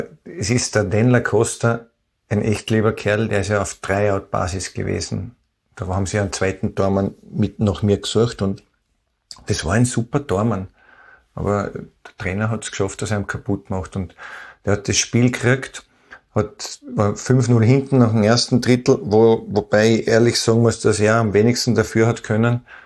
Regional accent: Vienna, Austria; now in Vorarlberg, Austria; Ich bin ein Wiener und lebe jetzt in Vorarlberg

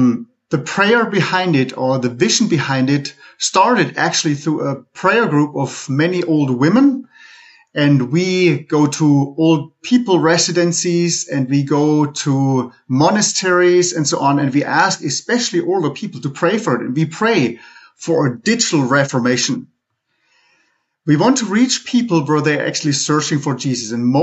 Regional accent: Germany; I'm from Germany. I'm married to an American.

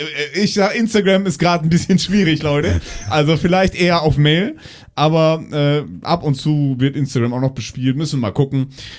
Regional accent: Hamburg, Germany; born there; auch ein gebürtiger Hamburger.

